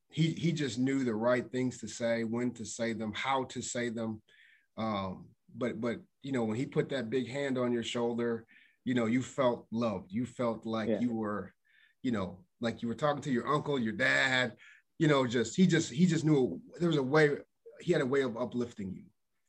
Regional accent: Indiana, United States; you know, I'm from Indiana, but I just love Lafayette, West Lafayette community.

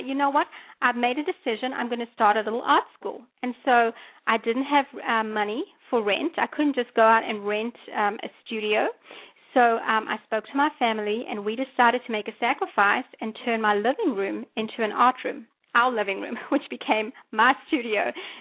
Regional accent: South Africa; now in United States; I wasn't certified in Connecticut. I'm actually from South Africa.

